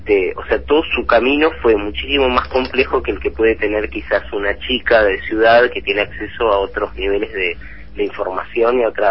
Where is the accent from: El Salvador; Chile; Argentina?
Argentina; Tres Lagos, Santa Cruz; Nos criamos ahí en Tres Lagos, cuando Tres Lagos tenía 150 habitantes, no había luz eléctrica